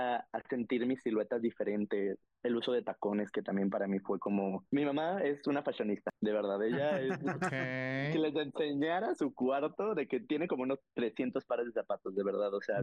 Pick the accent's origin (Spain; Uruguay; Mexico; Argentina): Mexico; Aguascalientes; Pues obviamente yo vengo de Aguascalientes, que justamente es un lugar que es muy tradicional, que tiene ideas todavía muy arraigadas a lo que antes se hace